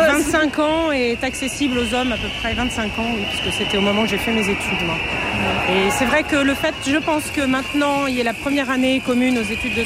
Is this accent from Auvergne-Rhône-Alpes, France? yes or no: yes; Clermont-Ferrand, Auvergne-Rhône-Alpes, France; Clermont-Ferrand.